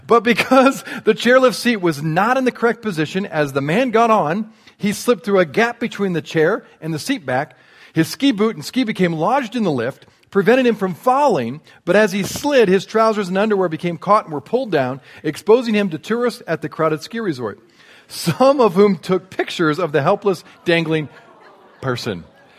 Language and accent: English; Indiana, United States; also born or lived in Colorado; I grew up in Indiana, and I think I've joked with you before, Indiana's a very flat land.